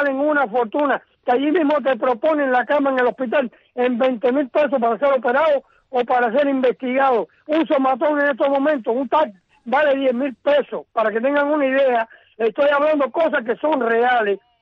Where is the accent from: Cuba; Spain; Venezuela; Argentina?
Cuba; con toda la responsabilidad que me asiste como cubano y como ciudadano cubano